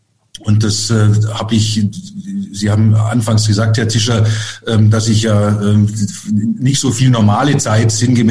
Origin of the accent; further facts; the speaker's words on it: Baden-Württemberg, Germany; Ich bin in der Gegend auch aufgewachsen und habe mein Abitur in Bietigheim-Bissingen gemacht.